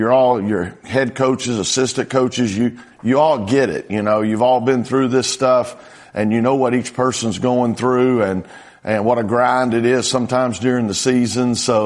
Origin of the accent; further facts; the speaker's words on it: Texas, United States; Growing up in Texas, football, baseball are big.